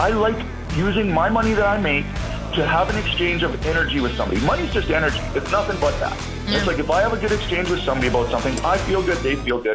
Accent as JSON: {"language": "English", "country": "Canada", "said": "because being Canadian, we always want to be sorry for something."}